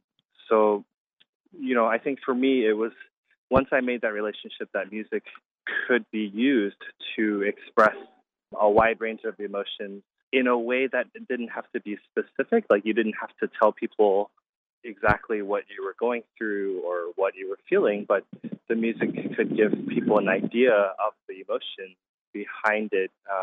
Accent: Houston, Texas, United States; But, you know, Houston was my hometown, so my parents lived there.

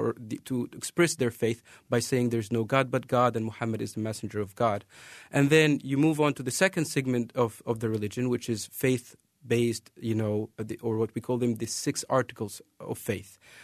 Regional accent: Cairo, Cairo Governorate, Egypt; moved away as an adult; now in Cedar Rapids, United States; Well, I grew up in Egypt, between Cairo and southern Egypt, and moved here about 4 years ago with my wife

